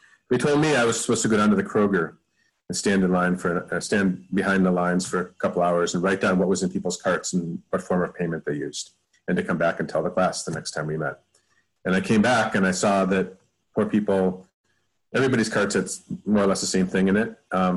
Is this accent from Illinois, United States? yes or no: no; Cleveland, Ohio, United States; I grew up in Cleveland, Ohio, and my childhood was pretty normal. My family lived in the suburbs. It was a lily white suburbs